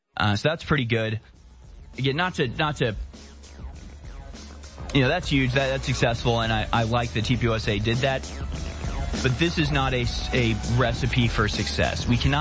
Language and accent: English; United States; yeah, I'm an American.